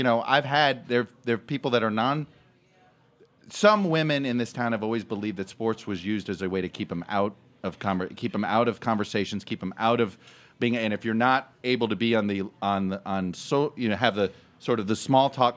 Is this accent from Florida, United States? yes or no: yes; Miami, Florida, United States; And then even though growing up in Miami, we had one professional sports team when I was growing up, just the Dolphins